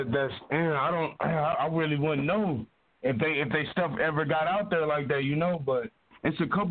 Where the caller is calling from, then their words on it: Minneapolis, Minnesota, United States; Minneapolis, Minnesota, man.